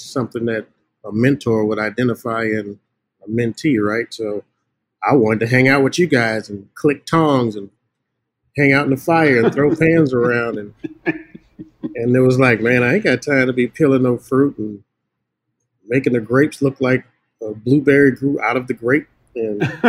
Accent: Louisiana, United States; accent: Southern; and then of course I'm from Louisiana, so I don't talk like the people in. So that was a good adjustment. That was a good 2 years of being made fun of because of my Southern accent.

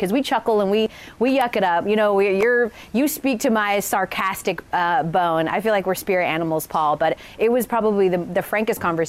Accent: Georgia, United States; You know, I know I'm from Georgia.

